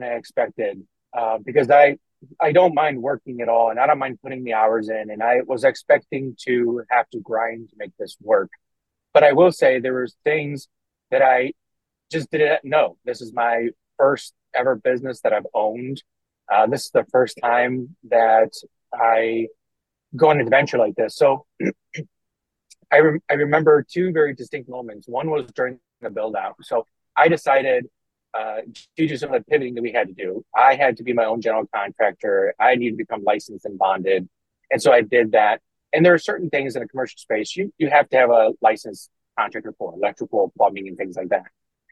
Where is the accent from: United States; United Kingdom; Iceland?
Iceland; at least back then, growing up in Iceland, we didn't really knock the door.